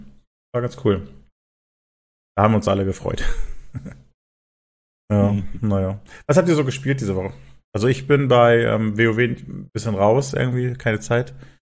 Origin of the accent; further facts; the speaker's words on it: Bremen, Germany; Also ich drücke natürlich als Bremer den Hamburger nicht die Daumen.